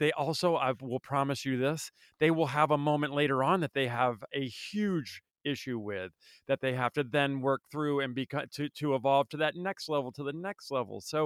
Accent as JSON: {"language": "English", "region": "Vermont", "country": "United States", "tie": "born or raised there", "said": "and I grew up in Vermont, for those of you that didn't know."}